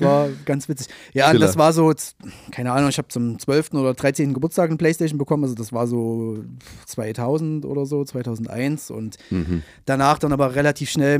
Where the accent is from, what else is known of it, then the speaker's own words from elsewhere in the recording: Saxony, Germany; Genau, also ich komme aus einem Dorf, Zwickauer Land, genau.